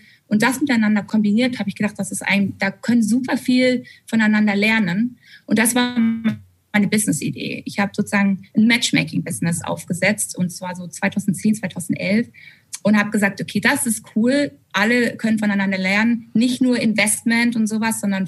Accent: Germany; Und ich als Deutsche bei Airbnb

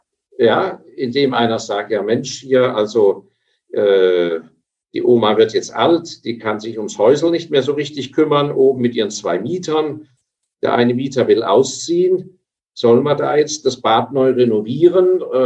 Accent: Grand Est, France; also ich habe ja auch alemannische Wurzeln ja, als Elsässer

